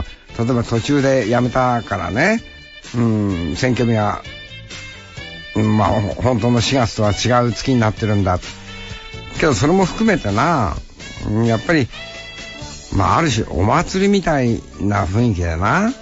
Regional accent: Tokachi, Hokkaido, Japan; 俺は十勝の人間ですから、十勝のから立候補してる候補者の中から選ばなきゃならないんだ

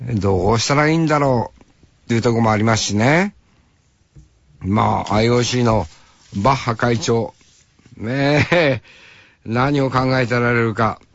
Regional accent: Hokkaido, Japan; まあ俺はね、その北海道民としてですね、札幌市民じゃないですから、足郎町民ですからね

